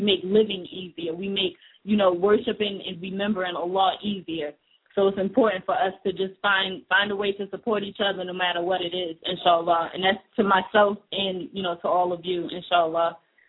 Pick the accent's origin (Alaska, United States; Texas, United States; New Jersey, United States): New Jersey, United States; And by the way, I am from Jersey, all day, born and raised.